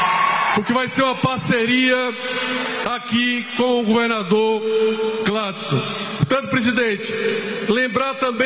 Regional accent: Ceará, Brazil; e eu sou cearense, fui governador do meu estado durante 8 anos

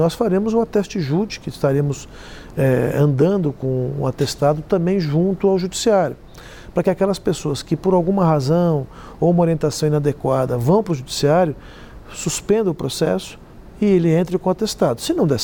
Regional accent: São Paulo, Brazil; Eu sou paulistano, sei que na minha cidade lá os motoqueiros, os motoboys são indispensáveis

